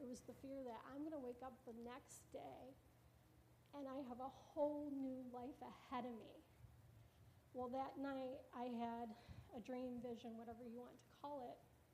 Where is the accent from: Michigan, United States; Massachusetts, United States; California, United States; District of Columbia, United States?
Michigan, United States; Caro; Some of you may or may not know, I'm originally from Caro. Long story short, I kind of moved away, and about 20-some years later, I moved back home.